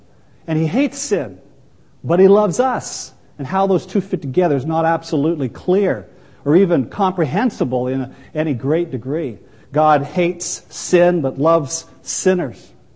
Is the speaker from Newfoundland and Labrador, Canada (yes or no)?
no; Ontario, Canada; if, like me, you're born and raised in Ontario and have never been out of Ontario